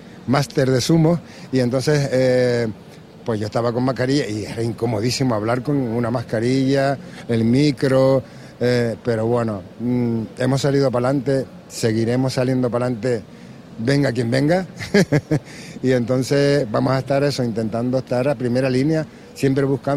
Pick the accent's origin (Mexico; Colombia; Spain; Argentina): Spain; Canary Islands; No, soy de Tenerife.